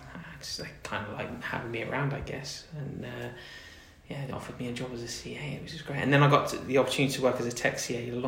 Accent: Plymouth, South West England, United Kingdom; So I'm from Plymouth, down in Devon.

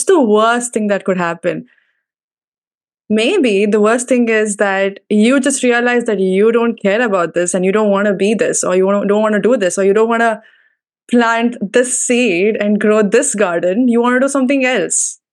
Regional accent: Bangalore, Karnataka, India; From Bangalore, which is in South

